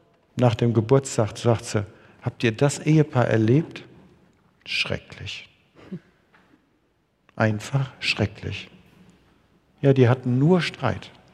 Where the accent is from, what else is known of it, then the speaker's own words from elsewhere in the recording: Erbach im Odenwald, Hesse, Germany; born there; Und so wurde ich dann im Odenwald, in Erbach im Odenwald geboren.